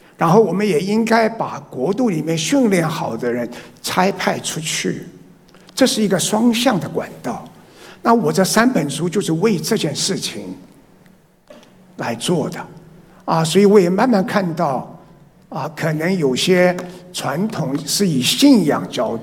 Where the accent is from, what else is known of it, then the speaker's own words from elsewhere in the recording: Taiwan; 我就选了上海是我创业的，台湾是我长大的地方，北京是我做总裁的地方。